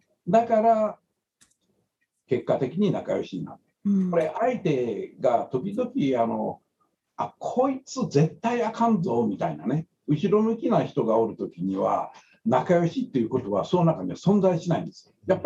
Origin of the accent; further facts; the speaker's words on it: Osaka, Japan; よく大阪人やからなんかおもろいことあれへんか、あれへんなあいうのがこの挨拶を交わしたんやな。